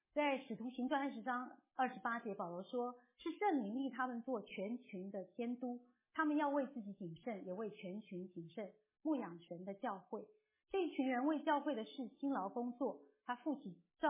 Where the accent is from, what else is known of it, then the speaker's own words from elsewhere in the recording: Taiwan; 跟我差不多年纪来从台湾来的人，一定都还记得我们小学上过生活与伦理，中学要上公民道德